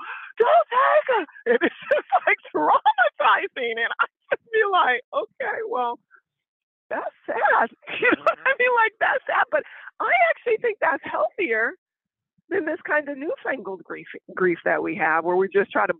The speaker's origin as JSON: {"language": "English", "town": "Crenshaw", "region": "Mississippi", "country": "United States", "said": "And I come from a place where we don't hold it in at all. I come from Mississippi, Crenshaw, Mississippi."}